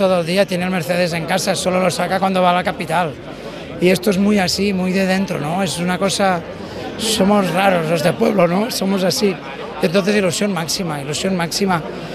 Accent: Lleida, Catalonia, Spain; Y a mi pueblo, Lleida, Babies, Lleida, el Pla d'Urgell, que lo rural es maravilloso

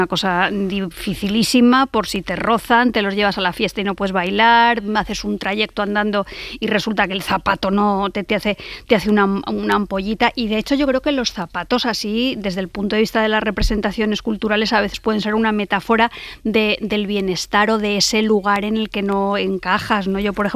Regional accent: Benidorm, Valencian Community, Spain; Yo me acuerdo, chicos, cuando era pequeña y vivía en Benidorm

